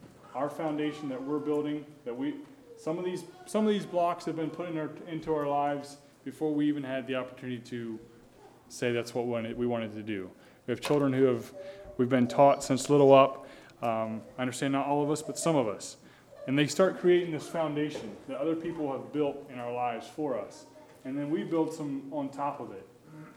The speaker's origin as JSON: {"language": "English", "region": "Eastern Shore", "country": "United States", "tie": "born or raised there", "said": "And maybe this foundation makes sense to me because I grew up on the Eastern Shore and they don't have basements"}